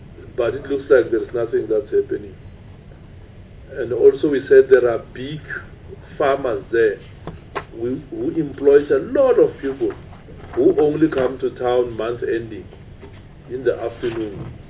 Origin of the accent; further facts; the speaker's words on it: Eastern Cape, South Africa; And then we are from the Eastern Cape as well.